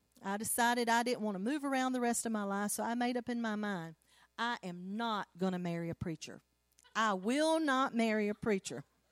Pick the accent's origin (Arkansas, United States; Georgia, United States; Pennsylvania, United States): Georgia, United States; Savannah; growing up in Savannah, Georgia, my daddy being called to preach, we began to move around.